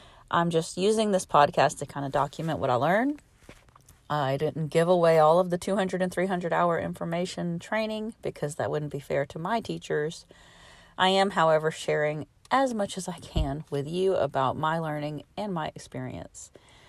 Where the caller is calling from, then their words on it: Alabama, United States; I am podcasting from Alabama in USA.